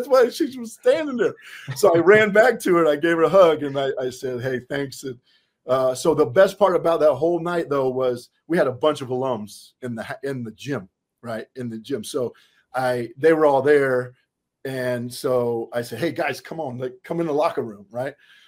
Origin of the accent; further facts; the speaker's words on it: Midwest, United States; And then, you know, growing up in the Midwest, my mom and dad live in Ohio.